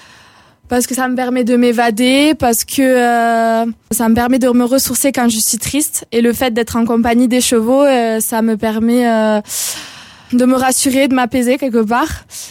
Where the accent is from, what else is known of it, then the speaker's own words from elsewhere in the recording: Albi, Occitanie, France; now in Villefranche-de-Rouergue, France; j'ai 19 ans et j'habite à Villefranche de Rouergue. Je suis originaire d'Albi.